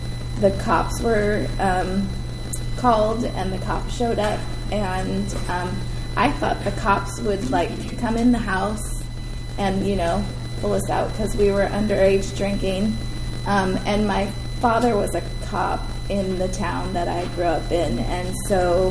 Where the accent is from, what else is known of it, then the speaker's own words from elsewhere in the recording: Whittier, California, United States; born there; I was actually born in Southern California. I was born in Whittier, California, just across the county line in LA County.